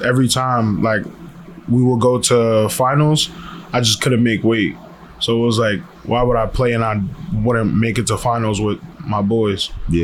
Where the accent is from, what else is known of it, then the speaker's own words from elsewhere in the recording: Randolph, Massachusetts, United States; And I'm from Randolph.